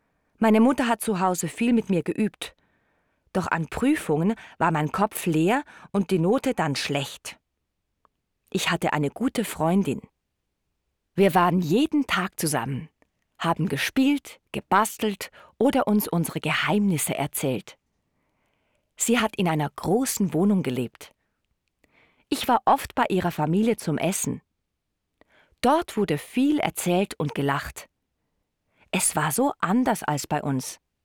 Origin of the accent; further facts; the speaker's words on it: Winterthur, Zurich, Switzerland; Ich bin in Winterthur aufgewachsen, zusammen mit einem großen Bruder. Wir hatten eine 4-Zimmer-Wohnung. Die Zimmer waren klein und die Küche ganz alt.